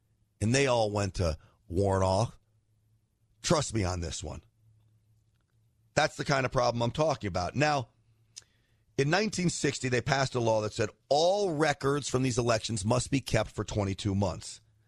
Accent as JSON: {"language": "English", "region": "New York", "country": "United States", "tie": "born or raised there", "said": "I grew up in New York. I was working for WNBC at the time."}